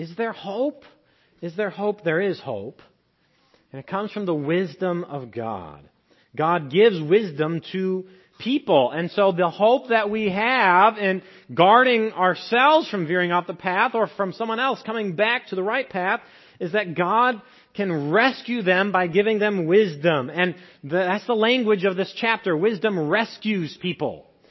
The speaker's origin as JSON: {"language": "English", "region": "Iowa", "country": "United States", "said": "I'm from Iowa. I'm not ready for this stuff."}